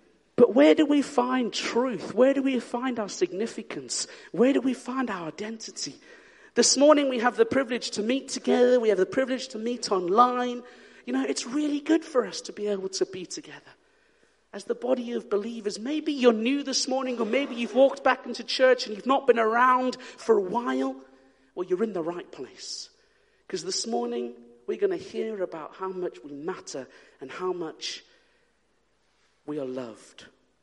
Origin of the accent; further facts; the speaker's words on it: South Africa; I remember growing up in South Africa, being part of a generation where mobile phones were a thing.